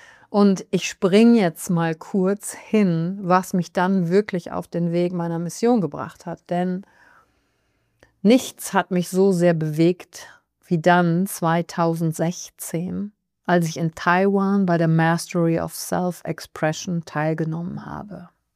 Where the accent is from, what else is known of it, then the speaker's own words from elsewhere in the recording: Wülfrath, North Rhine-Westphalia, Germany; Ich bin in Wülfrath groß geworden, das ist in der Nähe von Wuppertal, und als Einzelkind.